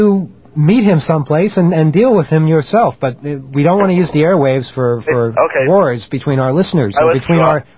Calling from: Stony Brook, New York, United States; We're calling from WUSB Radio in Stony Brook, New York

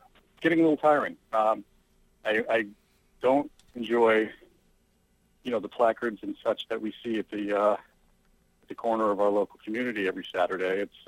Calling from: Setauket, New York, United States

